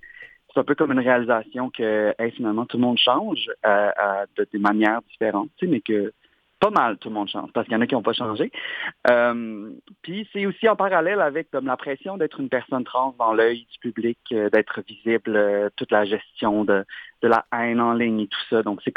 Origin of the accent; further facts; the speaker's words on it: Repentigny, Quebec, Canada; Ben oui, je viens de Repentigny, le gardeur.